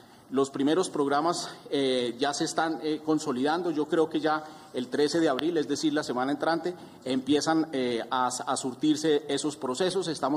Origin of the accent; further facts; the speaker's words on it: Colombia; la manera como hemos concebido el problema desde el punto de vista financiero que nos concierne como colombianos.